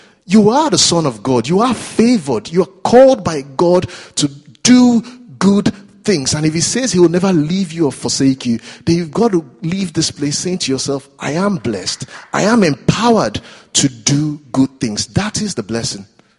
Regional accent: Nigeria; now in United Kingdom; because I'm Nigerian as well, we had to go back to Nigeria for my wedding, another wedding.

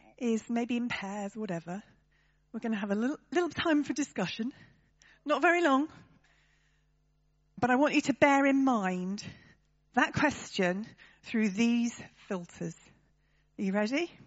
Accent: Northern Ireland, United Kingdom; accent: Northern Irish; In my croaky voice, in my Northern Ireland accent.

